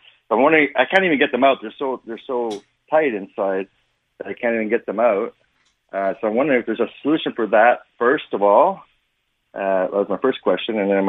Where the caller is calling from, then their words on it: Montreal, Quebec, Canada